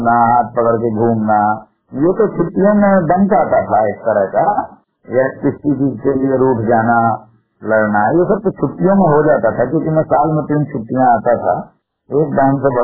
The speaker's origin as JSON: {"language": "Hindi", "town": "Bhabua", "region": "Bihar", "country": "India", "said": "कैमूर भभुआ बिहार से।"}